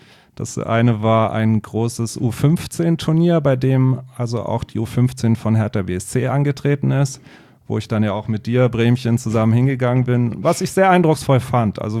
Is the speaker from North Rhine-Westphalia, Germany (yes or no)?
no; Berlin, Germany; ich bin in Berlin-Wannsee aufgewachsen, noch zu Mauerzeiten, habe dann die Wende dort miterlebt, so zu Abiturzeiten, war wirklich natürlich eine extrem spannende Zeit. Bin in Berlin also zur Schule gegangen, habe da auch studiert und wollte eigentlich nie weg.